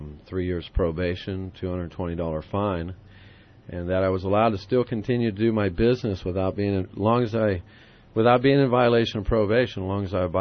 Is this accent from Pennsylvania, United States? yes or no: yes; Pennsylvania, United States; I'm from Pennsylvania, right? Where you go back in our backyard and go hunting when I was a kid.